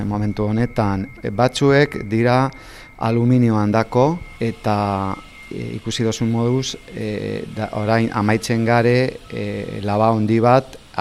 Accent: Basque Country, Spain; euskalduna gara

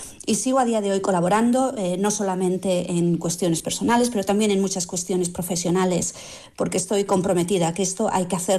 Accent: Vitoria, Basque Country, Spain; now in United Kingdom; es un orgullo siempre el volver a mi tierra y por supuesto los minutos, las horas, los días preciosos que puedo pasar con mi familia, con mis amigas en Vitoria.

